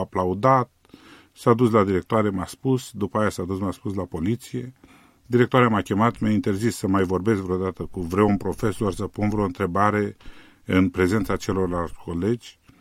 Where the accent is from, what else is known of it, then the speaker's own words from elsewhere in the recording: Romania; moved away; Da, sunt român, sunt patriot.